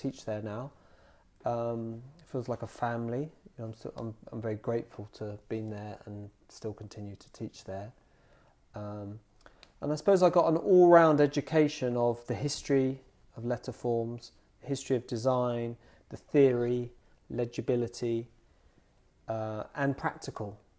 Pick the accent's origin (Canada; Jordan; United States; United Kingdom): United Kingdom; Dunstable, East of England; also born or lived in Luton; I was born in Luton, but I grew up in the adjacent town to Luton, which is called Dunstable.